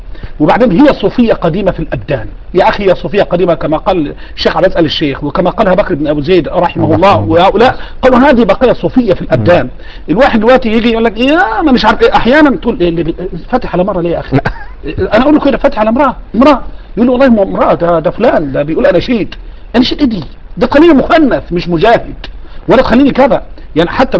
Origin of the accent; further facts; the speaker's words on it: Egypt; بعض الناس من حملة القرآن عندنا في مصر